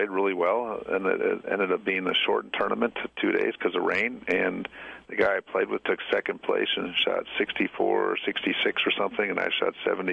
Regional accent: North Dakota, United States; moved away as an adult; Well, I grew up in North Dakota. Got tired of the cold weather.

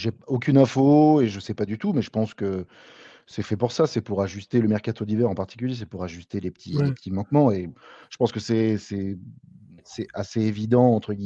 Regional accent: Annecy, Auvergne-Rhône-Alpes, France; Mais non, moi, je suis d'Annecy à la base, donc j'ai joué dans des petits clubs bien bled de la région là-bas.

